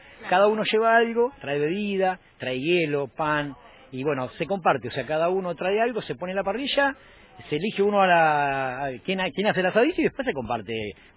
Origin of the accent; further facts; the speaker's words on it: Lomas de Zamora, Buenos Aires Province, Argentina; nosotros somos de Lomas